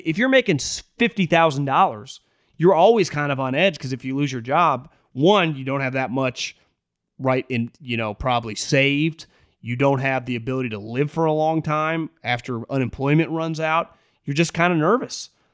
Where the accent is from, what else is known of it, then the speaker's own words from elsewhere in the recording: Canada; I'm from Canada